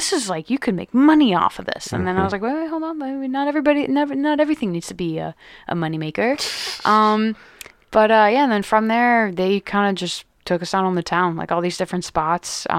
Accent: San Francisco, California, United States; now in Pittsburgh, United States; people that I talk to in Pittsburgh now, you know, they'll, you know, when I meet them and I'm like, I'm from San Francisco, blah, blah, blah.

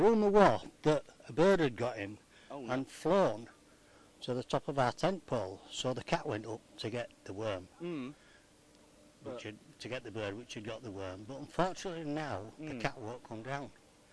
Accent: Leeds, Yorkshire and the Humber, United Kingdom; We're from Leeds in Yorkshire.

